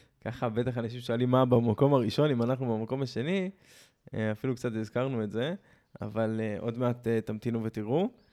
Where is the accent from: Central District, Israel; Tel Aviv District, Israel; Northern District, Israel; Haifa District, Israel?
Tel Aviv District, Israel; Tel Aviv; נכון, לא, גם גדלנו בתל אביב